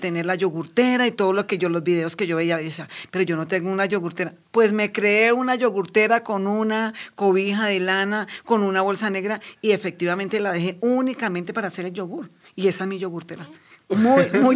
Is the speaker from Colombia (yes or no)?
yes; Villavicencio, Meta, Colombia; Yo soy de Villavicencio Meta.